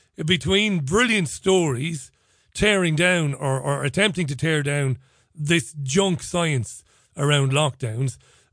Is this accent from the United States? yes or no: no; Ireland; accent: Irish; Make any jokes about my Irish accent and I'll find you and I will shamrock the bejesus out of you.